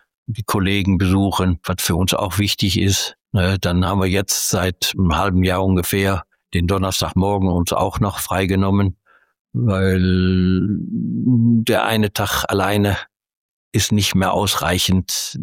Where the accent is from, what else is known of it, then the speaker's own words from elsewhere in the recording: Emmerich, North Rhine-Westphalia, Germany; Ich bin nie von Emmerich weggekommen. Wir sind beide, Angelika und ich, beide gebürtige Emmericher